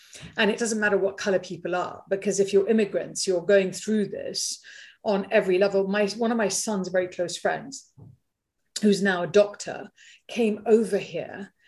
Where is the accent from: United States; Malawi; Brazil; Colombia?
Malawi; because I grew up in Malawi, so I feel like I've been colonized twice